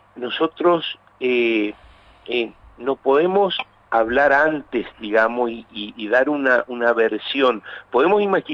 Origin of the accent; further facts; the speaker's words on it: Paraguay; now in Argentina; la gente que va al sur, que somos muchísimos paraguayos que están trabajando en la Argentina